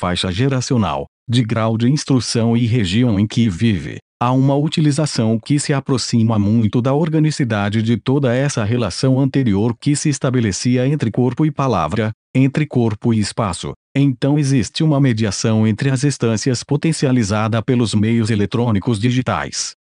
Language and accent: Portuguese; Angola; o preto, eu, vinha de Angola.